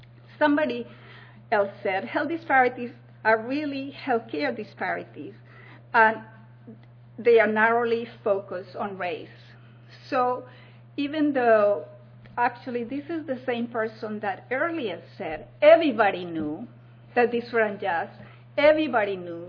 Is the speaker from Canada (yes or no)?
no; Colombia; English is a second language; I'm from Colombia.